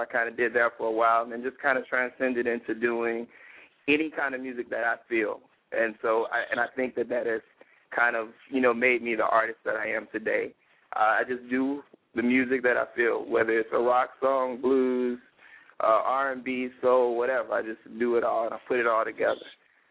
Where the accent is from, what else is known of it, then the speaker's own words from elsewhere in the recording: Chicago, Illinois, United States; I'm originally from Chicago, where I totally feel your pain with the cold weather.